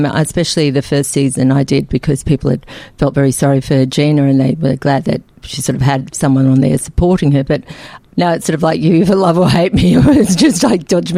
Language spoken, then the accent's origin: English; Sydney, New South Wales, Australia; So it was good growing up in Sydney, especially with a balanced view of it, I think.